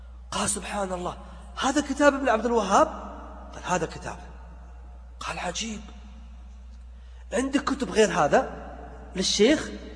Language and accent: Arabic; Saudi Arabia; حنا في السعودية